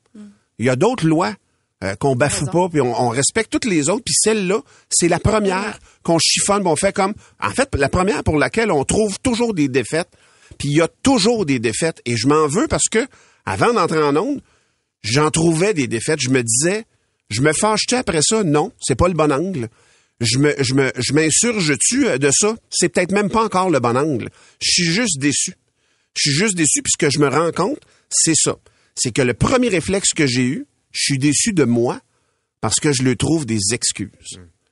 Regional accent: Louiseville, Quebec, Canada; J'ai grandi à Louisville, dans un rang. Au bout du rang, chez nous, c'est le village, la municipalité de Masquinongé.

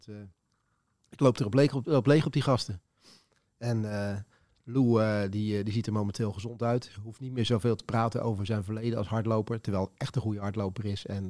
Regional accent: Capelle aan den IJssel, South Holland, Netherlands; also born or lived in Rotterdam; ik ben geboren in Rotterdam, maar opgegroeid in Capelle aan de IJssel. En daar woonden wij in de Beemsterhoek. Een flat 13 hoog. En ik woon daar vanaf mijn zevende jaar. Dus dan moet je voor 1974, zo'n beetje 1974, 75.

